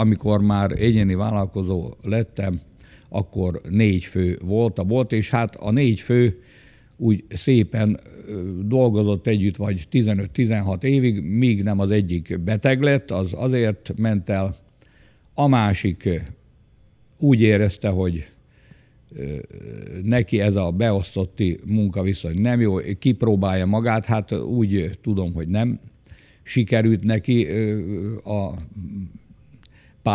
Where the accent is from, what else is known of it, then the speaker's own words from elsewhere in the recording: Orosháza, Békés, Hungary; itt születtem Orosházán, és úgy adatot, hogy egész életemet itt töltöttem el.